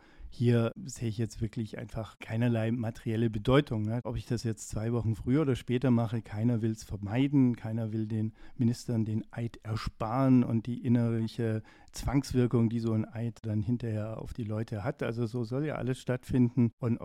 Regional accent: Baden-Württemberg, Germany; born there; ich bin auch geborener Schwabe.

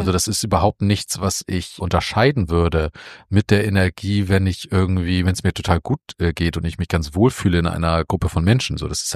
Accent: Hamburg, Germany; ich komme ja aus Hamburg

